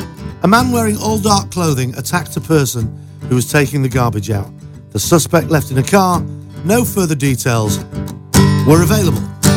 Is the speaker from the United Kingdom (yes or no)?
yes; United Kingdom; I'm British. Quick slap, and I'm British.